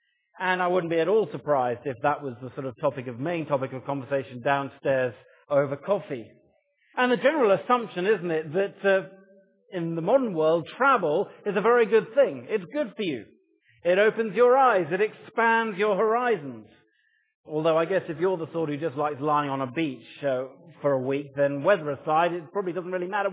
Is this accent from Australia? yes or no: no; London, United Kingdom; after all, I am a Londoner, and I've still never seen the crown jewels.